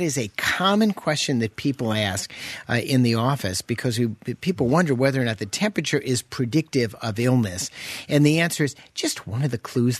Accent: Chicago, Illinois, United States; It's my first language, but the real problem is I'm from Chicago. I mean, I was born and bred in Chicago. And, you know, we talk differently in the Windy City

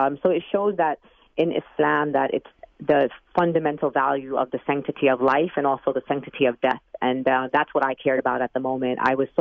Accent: Brooklyn, New York, United States; I'm from New York City, I'm from Brooklyn, New York

